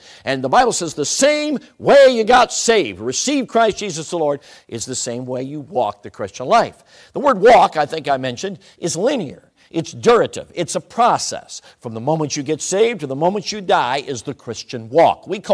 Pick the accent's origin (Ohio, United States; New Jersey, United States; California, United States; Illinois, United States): Illinois, United States; Chicago; I grew up in Chicago. They call it the Windy City.